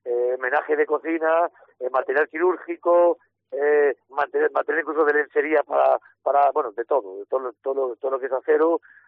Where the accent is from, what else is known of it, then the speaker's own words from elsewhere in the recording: El Bierzo, Castile and León, Spain; sí, la mayoría somos de aquí del Bierzo, todos.